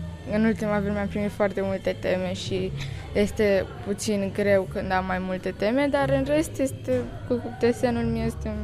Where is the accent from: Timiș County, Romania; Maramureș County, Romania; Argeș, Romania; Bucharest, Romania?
Bucharest, Romania; sunt din București, sunt în clasa a 6-a, am 12 ani și învăț la școala gimnazială Herăstrău.